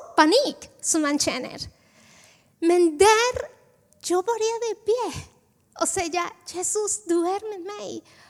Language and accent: Swedish; Colombia; now in Sweden; Jag kommer från Colombia. Och jag bodde i Bogotá, Colombias huvudstad.